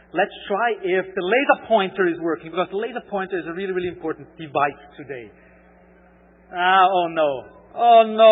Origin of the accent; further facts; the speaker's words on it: Austria; accent: Austrian German; first language German; English is a second language; probably realized that I have a strange, pronunciation thing going on, a strange accent. That's because my native language is German, or actually Austrian German.